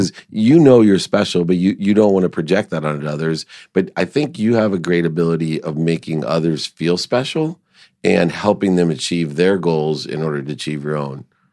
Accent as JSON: {"language": "English", "town": "Akron", "region": "Ohio", "country": "United States", "tie": "born or raised there", "said": "growing up in Akron, Ohio, I understand you're limited by that vision of, wow, can I ever even leave the railroad track part of it, right? Past Firestone when I grew up."}